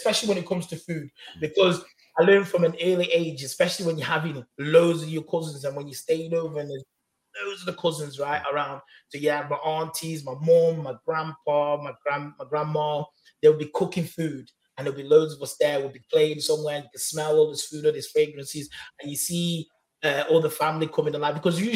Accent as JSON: {"language": "English", "region": "England", "country": "United Kingdom", "tie": "born or raised there", "said": "And growing up in England, my Caribbean influence like expanded even more"}